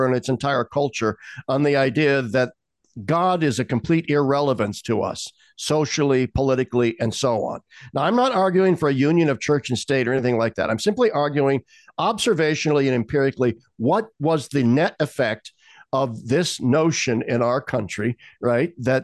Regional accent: Midwest, United States; I'm raised an American, a middle-class, typical Midwestern American.

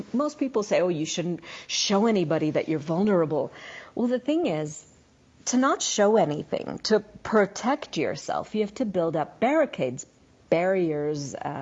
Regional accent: Israel; And I grew up in Israel. You always had to protect yourself over there.

